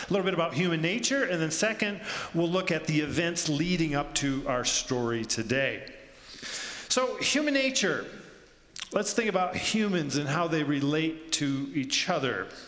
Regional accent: United States; But I'm an American, so I can say things like that, right?

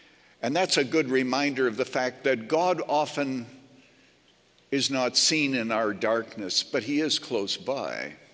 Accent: Illinois, United States; now in Arizona, United States; You have to remember, I come from Illinois

